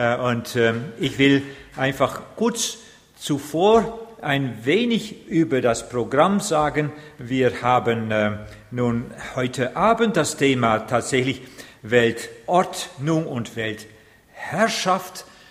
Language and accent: German; Netherlands; German is a second language; Ich bin Holländer.